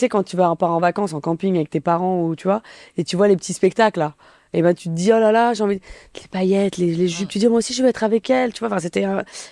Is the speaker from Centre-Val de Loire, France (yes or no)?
no; Vitry-sur-Seine, Île-de-France, France; très paisible. J'ai grandi à Vitry-sur-Seine.